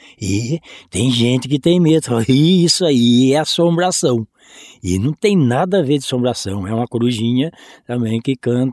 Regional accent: São Luís do Paraitinga, São Paulo, Brazil; born there; Então eu nasci lá em São Luís do Paraitinga, né? E eu tenho um sítio a 7 quilômetros lá.

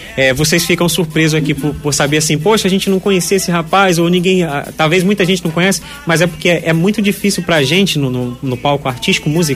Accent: Envira, Amazonas, Brazil; Envira, que é a minha terra querida mesmo, Envira, né?

